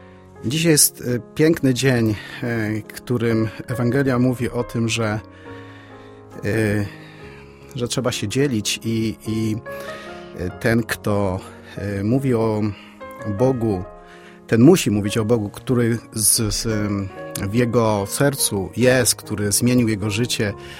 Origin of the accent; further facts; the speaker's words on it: Trzeboszowice, Opole Voivodeship, Poland; also born or lived in Paczków; pochodzę z rodziny wiejskiej. Urodziłem się w miejscowości Paczków, ale pochodzę z Trzeboszowic. To jest miejscowość niedaleko od miejsca zamieszkania mojego w tym momencie, w Odmuchowa. To jest około 7 kilometrów.